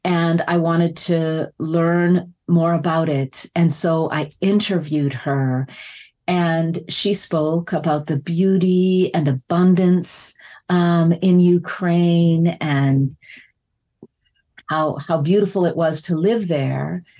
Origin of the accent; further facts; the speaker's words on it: Saskatoon, Saskatchewan, Canada; I grew up in Saskatoon, Saskatchewan, so very close to where you all are, relatively speaking. And I grew up, like some of you, I would imagine this sounds familiar. I grew up in a tight-knit Mennonite community and family